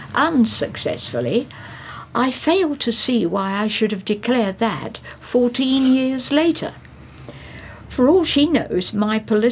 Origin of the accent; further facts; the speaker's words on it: Winchester, South East England, United Kingdom; I grew up in Winchester